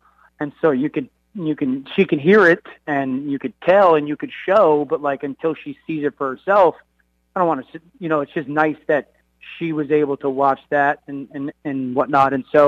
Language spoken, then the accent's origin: English; New England, United States; I'm from New England. Most of my family and or friends growing up or even in that moment are New England fans.